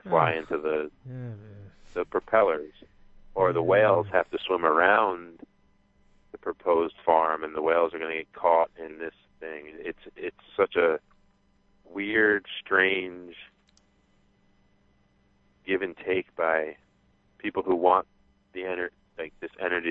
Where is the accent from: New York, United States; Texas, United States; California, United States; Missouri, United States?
New York, United States; Yeah, where I grew up in New York, the only body of water we had near us was the Hudson River